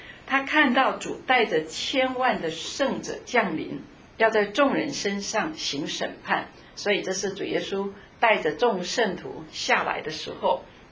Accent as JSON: {"language": "Chinese", "country": "China", "said": "我们中国人过去 早年的时候，新娘是穿红衣服"}